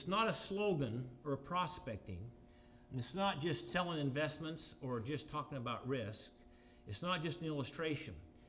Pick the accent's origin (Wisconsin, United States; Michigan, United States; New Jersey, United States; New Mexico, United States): Wisconsin, United States; Green Bay; I'm from Green Bay too